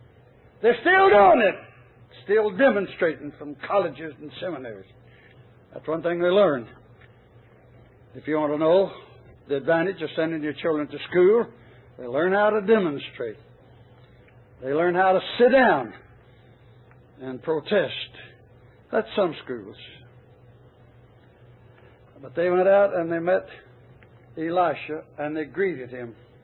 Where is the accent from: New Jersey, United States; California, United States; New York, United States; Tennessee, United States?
Tennessee, United States; I just said … we're from Tennessee.